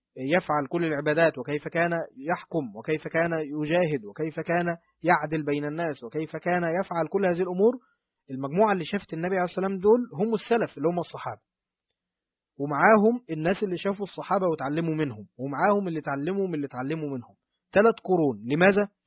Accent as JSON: {"language": "Arabic", "country": "Egypt"}